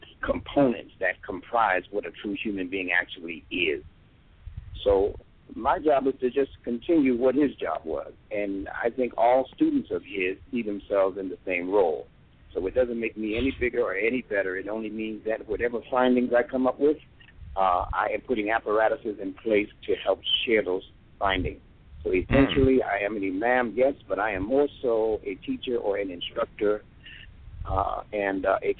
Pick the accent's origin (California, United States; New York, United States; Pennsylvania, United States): New York, United States; Hollis; I'm an educator from the New York area, Hollis, New York, specifically.